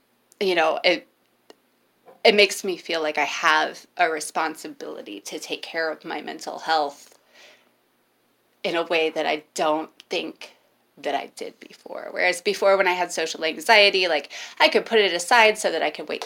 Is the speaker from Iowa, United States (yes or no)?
no; Leroy, Illinois, United States; also born or lived in Bloomington-Normal / Peoria; I was born and raised in Leroy, Illinois. I lived in Bloomington Normal for a little bit. I lived in Peoria for a while.